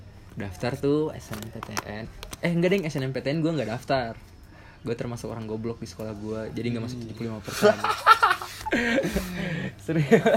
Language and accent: Indonesian; Kolaka, Southeast Sulawesi, Indonesia; Asal gue lahirnya di Kolaka, besarnya di Kolaka. Itu Kolaka tuh di Sulawesi Tenggara, dekatnya Kendari.